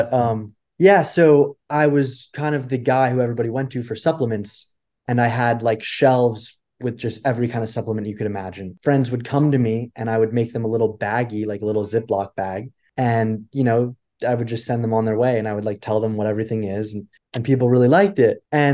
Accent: New York City, New York, United States; born and raised in New York City, and I just moved back after 7 years of being elsewhere.

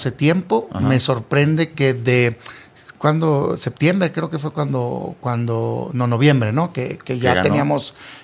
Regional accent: Mexico; A mí como mexicano más bien lo que me preocupa es, pues, el combate al crimen en México

